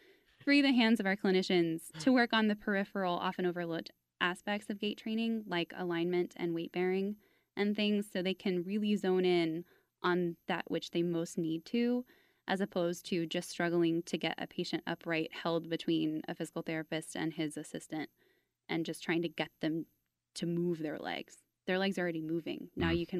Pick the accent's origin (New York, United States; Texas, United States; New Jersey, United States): Texas, United States; Fort Worth; I grew up in Fort Worth, so I understand the philanthropy.